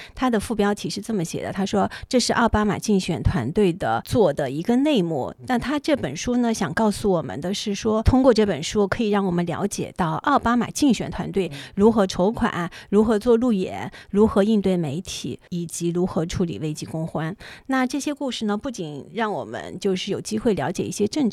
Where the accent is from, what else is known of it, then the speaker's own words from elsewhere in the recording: China; 因为我们是中国人嘛，我们不在这个美国的这样的一个环境当中